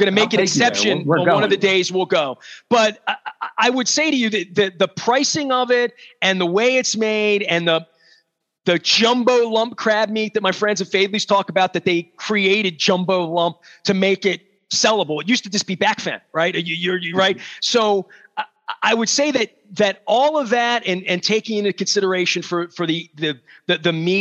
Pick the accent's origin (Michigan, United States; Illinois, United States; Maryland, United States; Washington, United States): Maryland, United States; Dundalk; I grew up poor. Okay. I grew up poor in Dundalk.